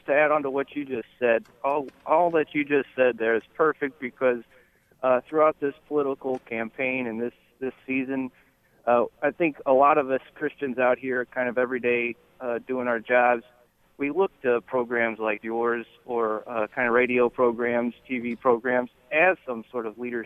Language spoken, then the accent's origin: English; Missouri, United States; Missouri.